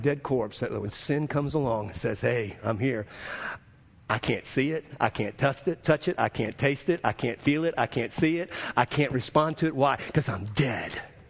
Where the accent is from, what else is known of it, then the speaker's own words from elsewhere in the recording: New Orleans, Louisiana, United States; You know, I grew up in New Orleans, and I didn't see a lot of death.